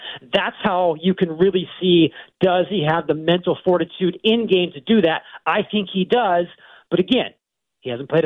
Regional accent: California, United States; and I'm from Southern California, and USC is king down there.

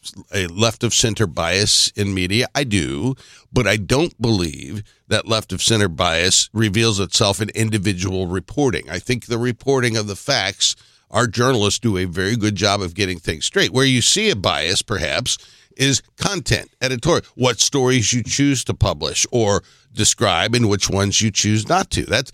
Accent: United States; part of the blessing of being an American is the freedom that we have

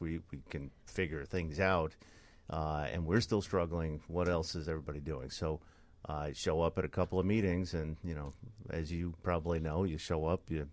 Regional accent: New York, United States; moved away as an adult; I grew up in New York. I spent the first half of my life, I'm 48 now, first 23 years or so in New York.

